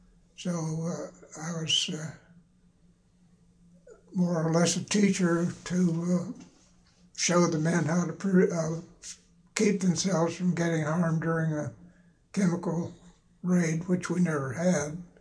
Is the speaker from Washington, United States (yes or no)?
no; Warren, Pennsylvania, United States; also born or lived in Spartansburg / Farrell; Mostly it was in Warren, Pennsylvania, and in Spartansburg, Pennsylvania, Farrell, Pennsylvania.